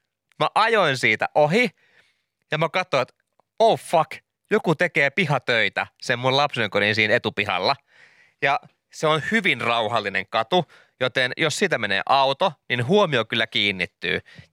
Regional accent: Kirkkonummi, Uusimaa, Finland; Ja renkaanvaihtopiste sattuu olemaan käytännössä mun kotikylässä, mistä on kotosin. Tuolla niinku Kantviikin suunnalla Kirkkonummella.

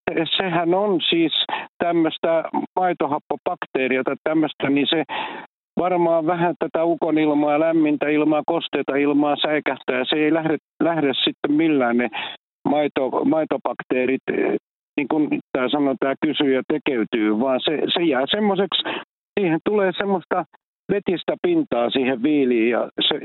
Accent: Ruovesi, Pirkanmaa, Finland; now in Vihti, Finland; mä oon maalta lähtöisin Ruovedeltä ja asun edelleen maalla Vihdin kirkonkylässä. Ja kokemusta on. Mä täytän nyt 71 tämän kuun 30. päivää

